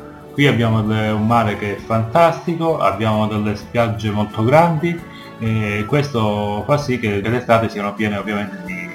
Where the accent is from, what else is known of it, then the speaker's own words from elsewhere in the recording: Calabria, Italy; Per quanto riguarda il mare che bagna il mio paesino è lo Ionio. La mia regione è composta da 5 province che hanno delle piccole differenze di costume e ovviamente anche di cultura.